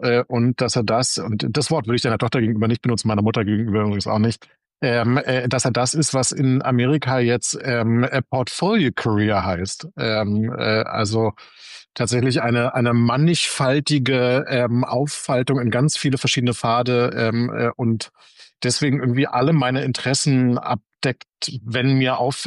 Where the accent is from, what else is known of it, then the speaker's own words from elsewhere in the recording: Berlin, Germany; ich bin Berliner und auch Ostberliner, geboren in Pankow und deswegen ist Mauer schon sehr etwas, was in meinem Leben ist.